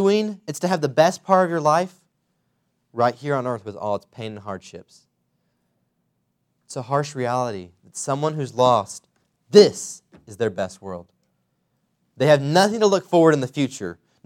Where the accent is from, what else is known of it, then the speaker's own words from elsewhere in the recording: Oklahoma City, Oklahoma, United States; I grew up in Oklahoma City where sin, it's rampant. It's a big city.